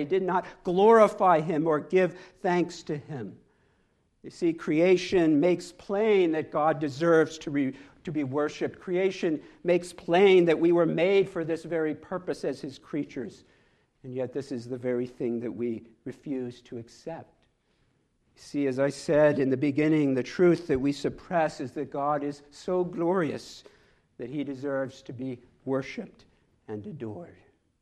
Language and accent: English; Philadelphia, Pennsylvania, United States; I'm from Philadelphia.